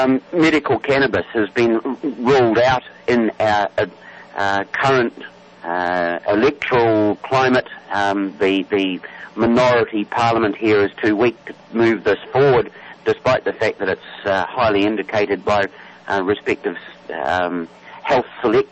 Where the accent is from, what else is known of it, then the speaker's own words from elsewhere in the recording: New Zealand; Well, I'm from New Zealand